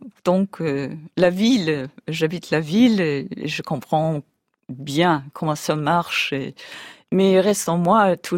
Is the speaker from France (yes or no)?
no; England, United Kingdom; Ah, c'était la première fois, j'avais 17 ans, c'était la première fois que j'ai quitté Angleterre. Pour moi, c'était incroyable.